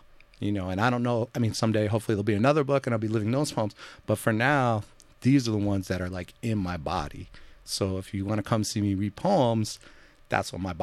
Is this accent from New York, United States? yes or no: yes; New York, United States; being, you know, a Jewish person growing up in New York, wanting to be an athlete, he's somebody who I identify with.